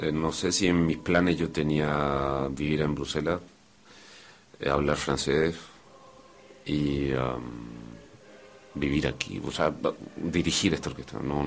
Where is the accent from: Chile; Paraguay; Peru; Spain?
Chile; now in Europe; Yo soy chileno.